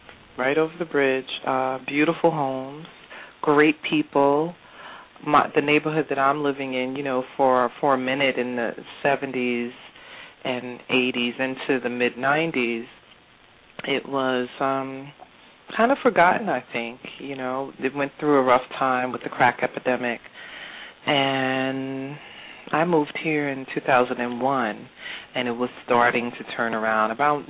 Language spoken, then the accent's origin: English; Brooklyn, New York, United States; also born or lived in Crown Heights; I am, born and bred, and I still live here in Brooklyn. I've lived in 3 neighborhoods. I grew up in Crown Heights. At the age of 18, my family moved to East New York.